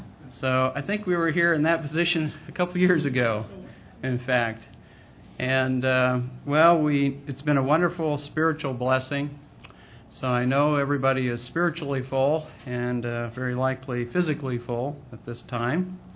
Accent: Oregon, United States; Well, I grew up in Oregon. No fireflies. In fact, as I understand it, none west of the Rockies. No varieties of fireflies. So I never saw them until I moved out here.

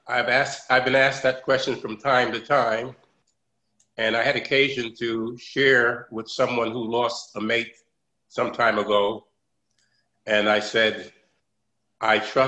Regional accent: New Haven, Connecticut, United States; moved away as an adult; Well, I lived in New Haven, Connecticut until I moved to New York in 1961. I went to school there.

